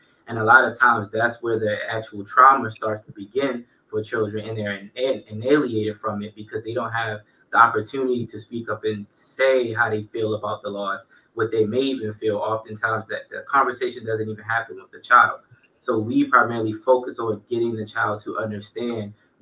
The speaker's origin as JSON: {"language": "English", "town": "Baltimore", "region": "Maryland", "country": "United States", "said": "when people find out that I'm from Baltimore, and that when pops and bangs happen, I don't flinch because I'm used to hearing these gun sounds every day"}